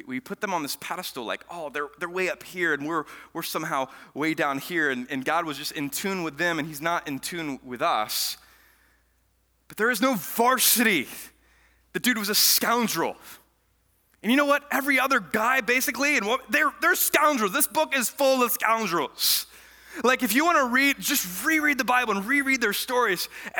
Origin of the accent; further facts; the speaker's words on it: Lithia, Florida, United States; I am from Lithia.